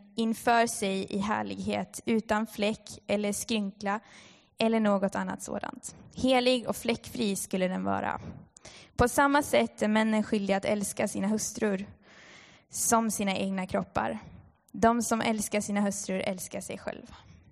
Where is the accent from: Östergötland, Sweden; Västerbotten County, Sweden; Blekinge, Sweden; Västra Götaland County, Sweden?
Västerbotten County, Sweden; Umeå; now in Finland; Och som ni kanske hör så kommer jag från Sverige, Umeå. På andra sidan Kvarken.